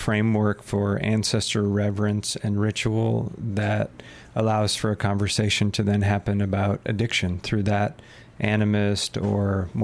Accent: Ohio, United States; I grew up in northeastern Ohio

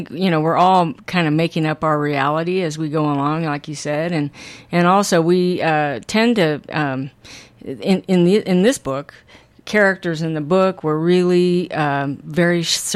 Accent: Denver, Colorado, United States; also born or lived in Ohio; I was adopted in Ohio, and later on went to Denver and spent a lot of my, you know, junior high, high school, and colle

